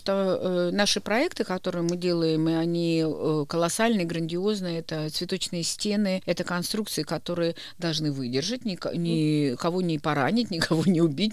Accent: Saint Petersburg, Russia; now in Tallinn, Estonia; я помню, когда я приехала в Таллин, я, конечно, очень хотела учиться этому. Я из Ленинграда. Тогда еще из Ленинграда.

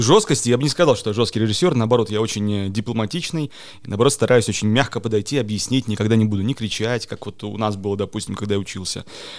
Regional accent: Kohtla-Järve, Ida-Viru County, Estonia; also born or lived in Narva / Russia; я вырос, я и родился в Нарве, и вырос в Кохлоярве, потом уже уехал отсюда и жил в России, потом вернулся, потом уехал, потом вернулся.

